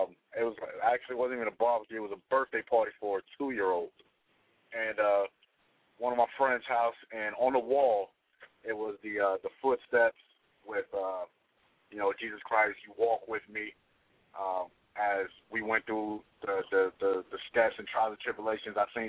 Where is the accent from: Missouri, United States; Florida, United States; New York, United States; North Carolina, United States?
New York, United States; New York City; I've done this back in New York. I'm originally from New York City, and we was doing this when I was a teenager